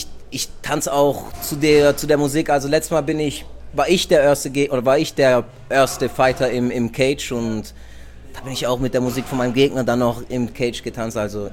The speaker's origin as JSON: {"language": "German", "country": "Germany", "tie": "born there", "said": "Ich bin halb Brasilianer, halb Deutscher. Also mein Vater ist Brasilianer, meine Mutter ist Deutscher. Ich bin aber in Deutschland geboren."}